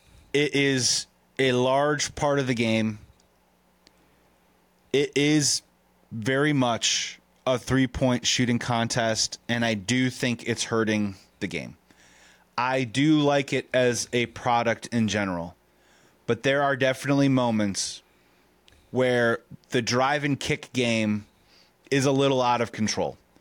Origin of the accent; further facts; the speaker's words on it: Chicago, Illinois, United States; we're from Chicago, right?